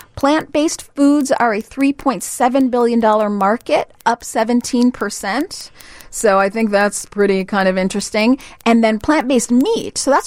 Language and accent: English; Chicago, Illinois, United States; Oh, hey, I'm born and raised in Chicago. This is Chicago's not farmland, but I'm in the Midwest.